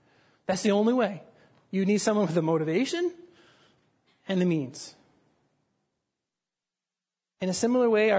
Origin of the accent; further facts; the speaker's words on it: Canada; born there; I was born in Canada. I was born in the Dominion of Canada